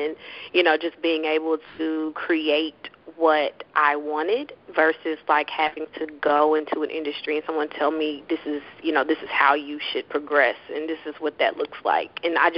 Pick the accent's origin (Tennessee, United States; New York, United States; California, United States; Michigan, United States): Tennessee, United States; Memphis; So, I am from Memphis, Tennessee, and I went to Howard University in DC.